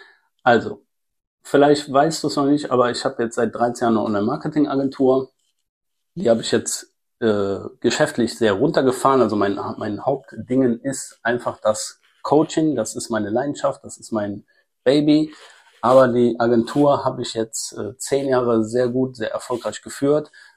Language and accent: German; Rhineland, Germany; Ich bin Rheinländer und Rheinländer hassen es, wenn man da irgendwie Blumen vorstellt.